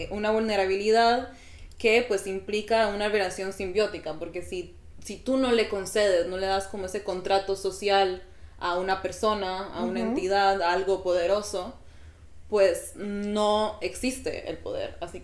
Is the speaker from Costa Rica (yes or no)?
yes; Costa Rica; now in Madrid, Spain; Soy, bueno, originaria de Costa Rica, con familia italiana. Mi padre es italiano. Así que, bueno, culturalmente me he diversificado también aquí en España, porque llevo aquí en Madrid ya 8 años.